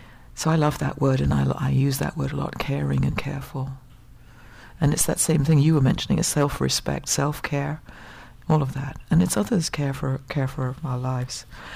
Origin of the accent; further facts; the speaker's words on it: England, United Kingdom; for us, and I'm English, you know